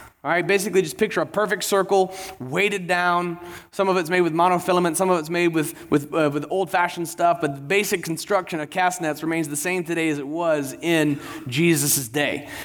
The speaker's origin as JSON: {"language": "English", "town": "Pensacola", "region": "Florida", "country": "United States", "tie": "born or raised there", "said": "We grew up in Pensacola, Florida, which is a cool little beach town."}